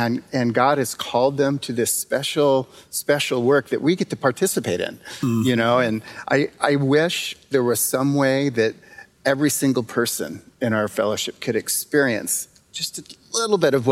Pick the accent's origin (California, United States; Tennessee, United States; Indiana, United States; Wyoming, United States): California, United States; moved away as an adult; Yeah, well, I guess I should start with a confession. I'm from California.